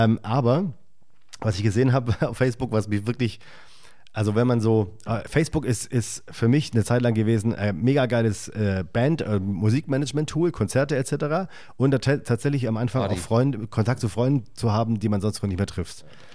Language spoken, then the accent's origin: German; Stuttgart, Baden-Württemberg, Germany; Ich komme aus Stuttgart